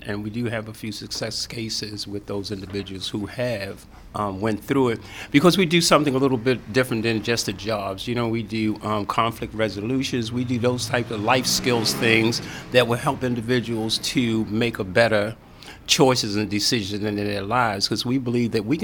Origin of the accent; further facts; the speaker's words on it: Baltimore, Maryland, United States; I grew up in West Baltimore, right here in this area, and my whole thing was coming back to my community and make a difference.